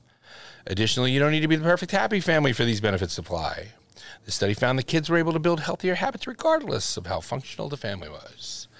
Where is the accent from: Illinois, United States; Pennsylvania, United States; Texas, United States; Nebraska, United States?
Pennsylvania, United States; Philadelphia; I told you we're from Philly.